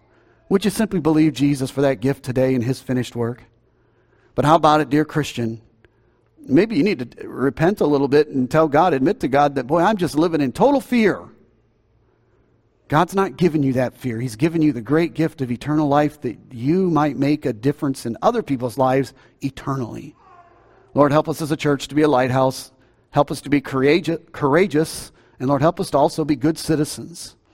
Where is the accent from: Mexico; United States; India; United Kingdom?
United States; and because I'm an American who has a debt to pay for all of those who paid their life to give us this freedom